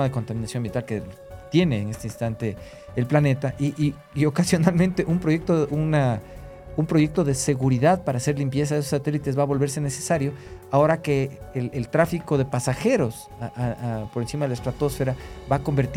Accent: Quito, Pichincha, Ecuador; A mí, como quiteño, me enchiva

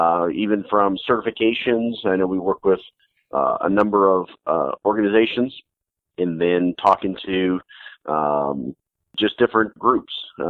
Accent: Missouri, United States; because, you know, we're from Missouri and things like that.

